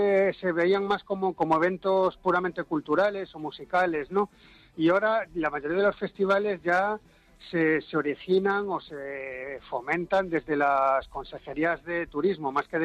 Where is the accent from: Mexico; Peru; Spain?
Spain; A Coruña, Galicia; Yo de Coruña, sí